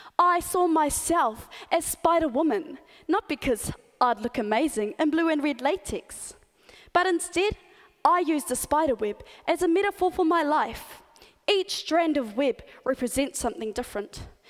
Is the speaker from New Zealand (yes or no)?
yes; New Zealand; first language Maori; Te reo Māori is my first language, my mother tongue. So much so that even my school hockey team speaks Māori on the field, even at the umpire.